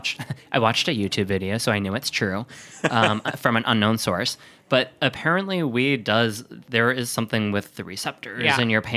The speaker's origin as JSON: {"language": "English", "region": "Wisconsin", "country": "United States", "said": "I'm from Wisconsin where, you know, we don't have very much."}